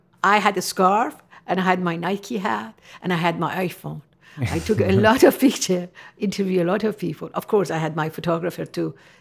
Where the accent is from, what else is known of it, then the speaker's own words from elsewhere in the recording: Tehran, Tehran Province, Iran; English is a second language; moved away; No, I was born and raised in Tehran. Mm-hmm. I came from Tehran capital. It's very cosmopolitan, 16 million population. Very westernized.